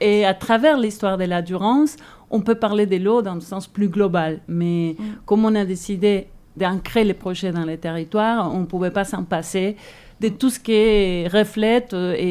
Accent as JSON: {"language": "French", "country": "Argentina", "accent": "Spanish-speaking", "said": "Pardon, mon accent hispanophone, hein, je viens d'Argentine, je ne l'ai pas dit."}